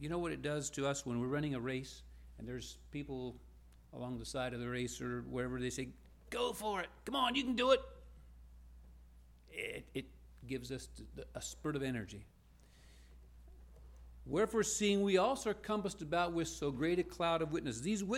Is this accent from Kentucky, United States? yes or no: yes; Flemingsburg, Kentucky, United States; We are from Northeast Kentucky, Flemingsburg.